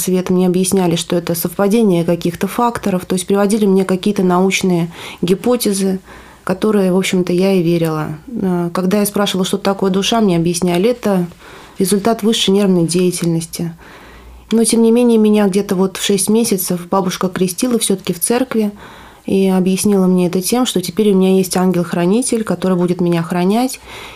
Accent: Moscow, Russia; born there; Я родилась в Москве в благополучной семье.

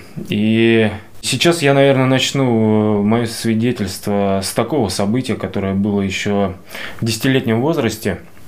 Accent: Dedovsk, Moscow Oblast, Russia; мне 31 год. Родился я в Подмосковье, в подмосковном городе Дедовске.

